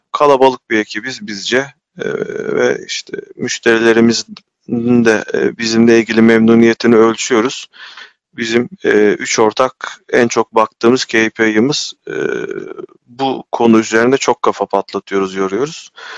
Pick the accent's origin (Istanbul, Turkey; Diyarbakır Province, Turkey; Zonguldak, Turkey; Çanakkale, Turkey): Çanakkale, Turkey; ben Çanakkale'liyim.